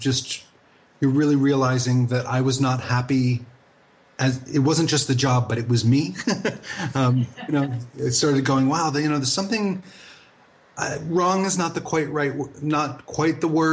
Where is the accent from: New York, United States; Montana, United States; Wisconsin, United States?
New York, United States; I grew up in New York and spent, I guess, about 8 years in the New York magazine publishing world.